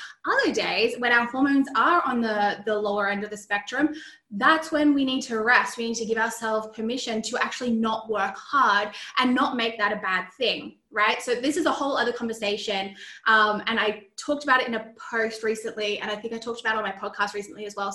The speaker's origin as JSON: {"language": "English", "country": "Australia", "said": "Yes, I am from Australia. Can you tell from my accent?"}